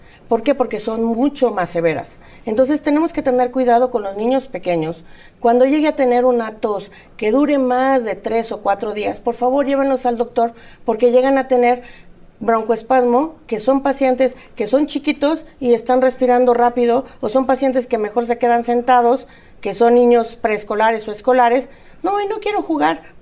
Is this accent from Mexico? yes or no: yes; Mexico; pero generalmente nosotros como mexicanos